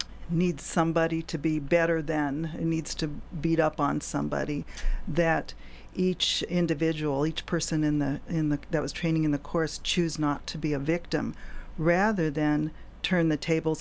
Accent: California, United States; also born or lived in Ohio; I am from California and for a number of years lived with my mom and her family in Ohio and wanted to come back to California.

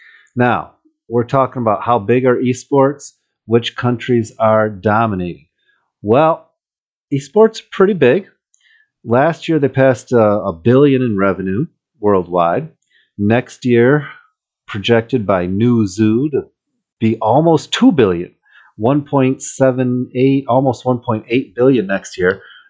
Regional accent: Michigan, United States; I grew up in Michigan. I know how the Lions go, but it'll be fun anyway.

